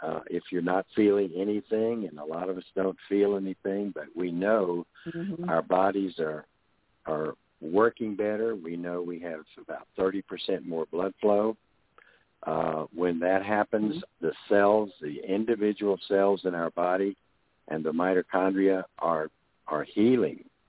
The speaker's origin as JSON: {"language": "English", "region": "Texas", "country": "United States", "tie": "born or raised there", "lives_now": "Atlanta, United States", "said": "I live in Atlanta. I grew up in Texas, And from Atlanta to Texas is about, depending on where you're going, 750 miles."}